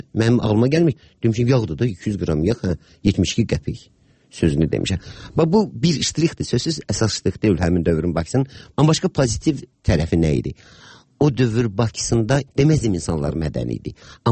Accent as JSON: {"language": "Azerbaijani", "region": "Baku", "country": "Azerbaijan", "tie": "born or raised there", "said": "Və mən çox uşaq yaşlarından Bakıda böyümüşəm."}